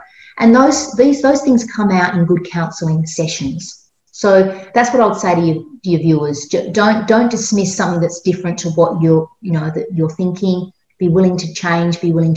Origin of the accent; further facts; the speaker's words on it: Australia; I am, as you've mentioned before, in Australia. I'm an Aussie.